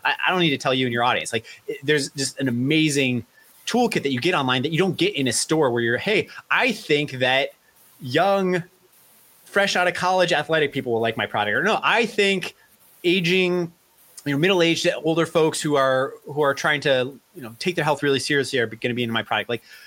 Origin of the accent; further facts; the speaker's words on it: Chicago, Illinois, United States; I was that kid and growing up in Chicago at age 15, like selling glow sticks at the Taste of Chicago